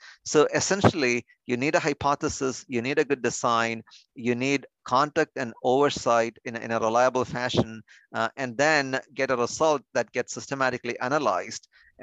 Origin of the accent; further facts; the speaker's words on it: India; moved away as an adult; now in United States; I grew up in India and went to med school there, came here to do some research in the cancer arena.